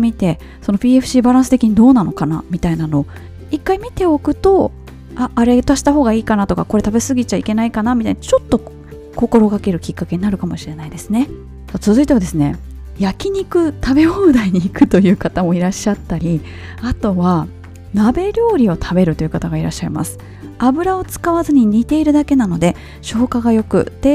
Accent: Iwaki, Fukushima, Japan; ちなみに私の地元のいわきでは冬場あんこう鍋が美味しいですよ

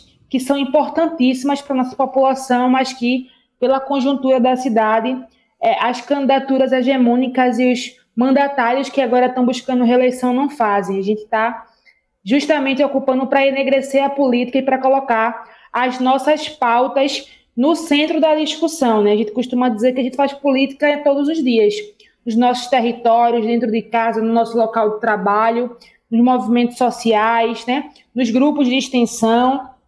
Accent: Recife, Pernambuco, Brazil; born there; now in Paulista, Brazil; que eu nasci no Ibura, moro em Paulista há 15 anos.

